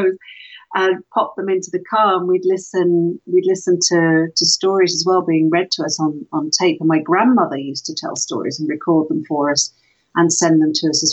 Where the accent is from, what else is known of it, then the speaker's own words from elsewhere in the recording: Switzerland; I grew up in Switzerland, and we'd drive to England for Christmas holidays and stuff.